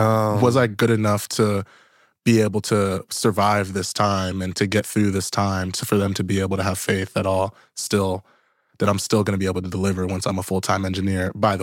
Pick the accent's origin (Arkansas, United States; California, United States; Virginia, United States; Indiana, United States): Virginia, United States; now in Seattle, United States; And I grew up in Virginia.